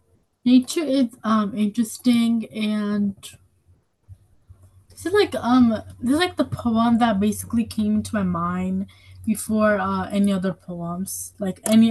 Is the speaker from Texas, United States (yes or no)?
no; Hudson, New York, United States; I'm 11 years old, and I'm also from Hudson.